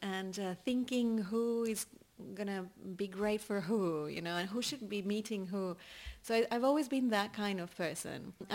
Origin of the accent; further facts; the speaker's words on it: Buenos Aires, Argentina; also born or lived in New York / North Carolina; now in Australia; I'm from Buenos Aires, Argentina.